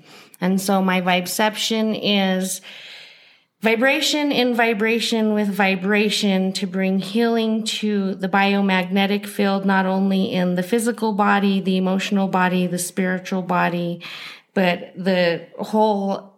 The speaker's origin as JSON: {"language": "English", "town": "Gardner", "region": "Colorado", "country": "United States", "tie": "born or raised there", "lives_now": "Denver, United States", "said": "So I am originally from Southern Colorado, Gardner. I grew up there. I was raised a Jehovah Witness until I was about 16. I then went into my adulthood and moved to Denver."}